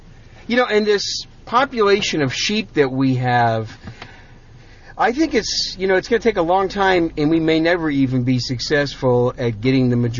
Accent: New York City, New York, United States; born there; You know, I was born in New York City. Fortunately, I was not raised in New York City.

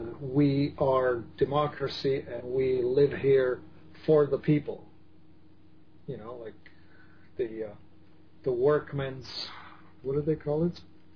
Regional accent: Czechia; when I was growing up, I grew up in Czechoslovakia. Back then, it was a communist country.

